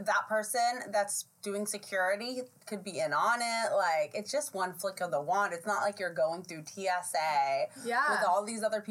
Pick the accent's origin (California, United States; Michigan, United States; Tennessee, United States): California, United States; San Diego; I grew up in San Diego. I'm all for the Chargers, or was, or whatever.